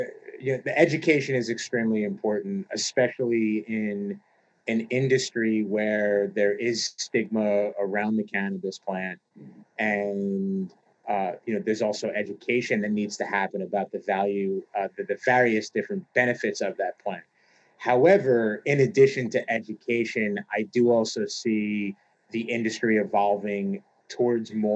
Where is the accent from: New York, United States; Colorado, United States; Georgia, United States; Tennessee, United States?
New York, United States; New York City; My hometown, New York, is one of them.